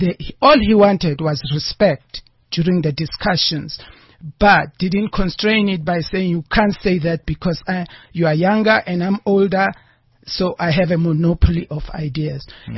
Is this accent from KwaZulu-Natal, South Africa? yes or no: no; Limpopo, South Africa; born or raised there; also born or lived in Soweto